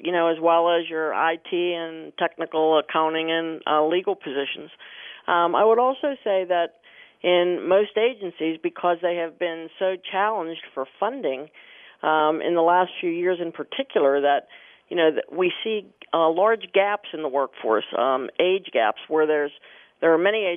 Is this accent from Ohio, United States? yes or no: no; Pittsburgh, Pennsylvania, United States; people say, where are you from? And for 28 years, I said Pittsburgh. So now retirement, really the best thing about retirement is that it's going to give me the opportunity to move back home